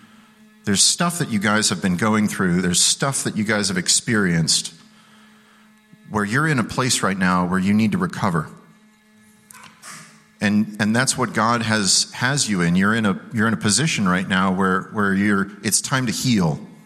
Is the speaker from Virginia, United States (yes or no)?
yes; Virginia, United States; You guys can probably tell already I'm not from around these parts. I grew up in Virginia, Shenandoah Valley.